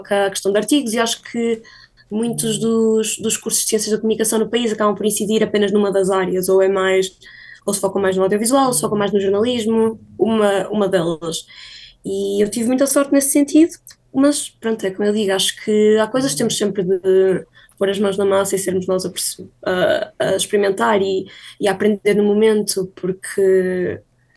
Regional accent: Braga, Portugal; Mas eu sou de Braga.

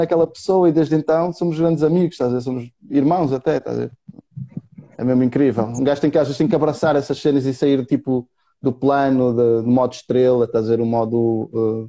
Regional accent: Braga, Portugal; Tinha que dizer um palavrão, sou de Braga.

